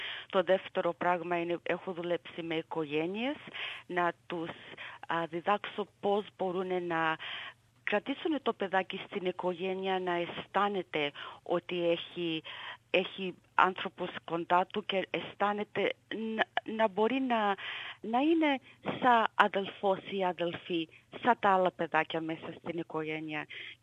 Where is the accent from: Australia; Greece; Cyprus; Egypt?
Australia; Melbourne, Victoria; Μεγάλωσα πρώτα απ' όλα στο Abbotsford. Όταν ήμουν εγώ μικρή, ήταν πολλοί Έλληνες και Ιταλοί στο Abbotsford. Μεγάλωσα με άλλα παιδιά που είχαν γονείς από άλλα κράτη